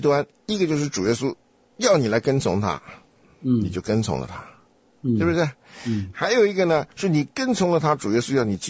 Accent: China; 我们中国人最有兴趣的这种事情他就不写，对吧？

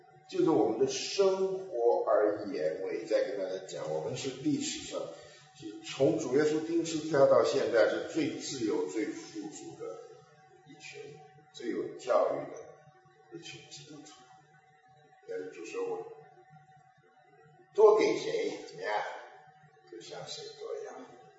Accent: China; 我们中国人讲为见树见林，就是这个东西啊。

